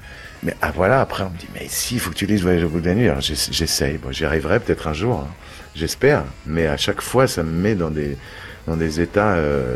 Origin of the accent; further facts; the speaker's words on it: Bondy, Île-de-France, France; Ouais, à Bondy, et j'habite toujours dans le 93, pas loin de Bondy.